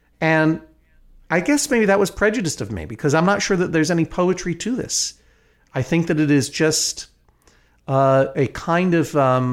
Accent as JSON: {"language": "English", "region": "New England", "country": "United States", "said": "I feel a kinship with Philadelphia, as I mentioned, because I come from New England, where getting angry at someone is often the highest form of affection for another person."}